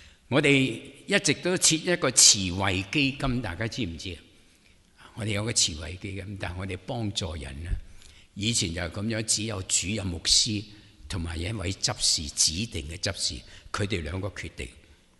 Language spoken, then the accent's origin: Cantonese; China; 施恩莫忘報，我哋中國人講咁